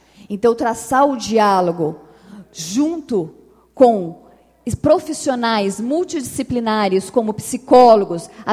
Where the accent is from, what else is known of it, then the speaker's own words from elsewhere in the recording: São Paulo, Brazil; born there; de pai e de mãe, um pai paraibano e uma mãe baiana. E eu nasci em São Paulo, mas me considero uma parabaiana, porque é a mistura dos dois.